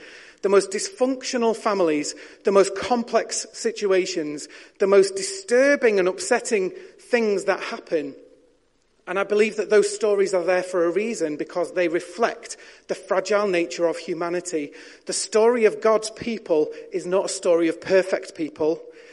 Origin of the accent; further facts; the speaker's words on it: Yorkshire and the Humber, United Kingdom; I'm one of six, and we grew up in Yorkshire